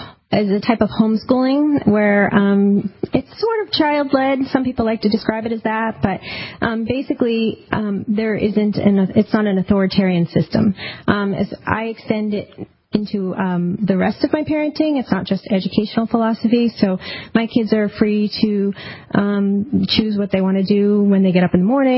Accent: New Hampshire, United States; also born or lived in Los Angeles; I grew up in New Hampshire here in the Seacoast, which is a very liberal area, progressive liberal, and that was my philosophy. And then I moved out to Los Angeles

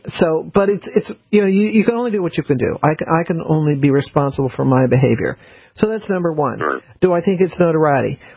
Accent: New Orleans, Louisiana, United States; born there; And you have to remember, I was born in New Orleans.

